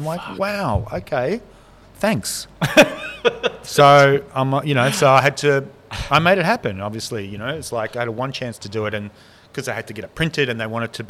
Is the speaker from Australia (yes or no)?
yes; Melbourne, Victoria, Australia; now in Sydney, Australia; Like I grew up in Melbourne, moved to Sydney in 1999